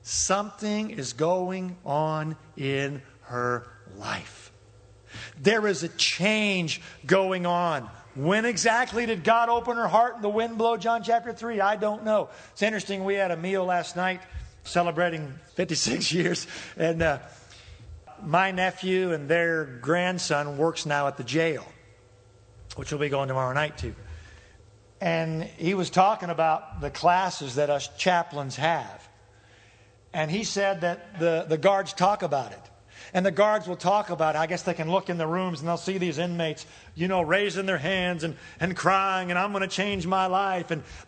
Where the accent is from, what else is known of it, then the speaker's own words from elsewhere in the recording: Evansville, Indiana, United States; Yeah, I'm from Evansville.